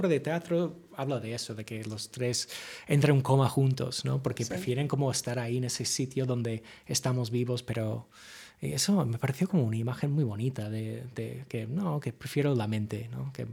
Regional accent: United States; Spanish is a second language; ya sabréis cómo los americanos tenemos ese problema de que si nos pregunta de dónde somos

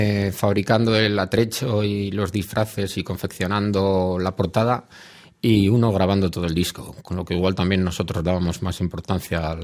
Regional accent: Vitoria, Basque Country, Spain; now in Madrid, Spain; Pues yo soy de Vitoria, vine a vivir a Madrid en 1986

